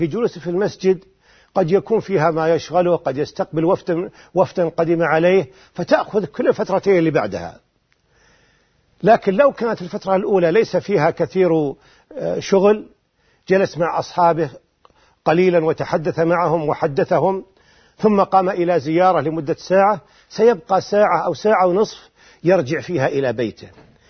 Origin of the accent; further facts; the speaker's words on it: Az Zulfi, Riyadh Province, Saudi Arabia; ولا أزال أذكر من أيام الطفولة عندما كنت في بلدتنا في الزلفي